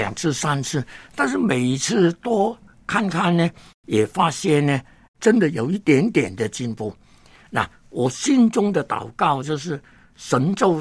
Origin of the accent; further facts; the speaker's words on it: Hong Kong; born there; 那我呢是香港出生，连乡下都没有回过去。